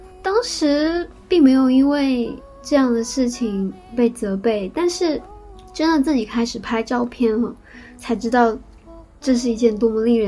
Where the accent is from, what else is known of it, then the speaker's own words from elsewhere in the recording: Shanghai, China; now in Japan; 我是上海长大的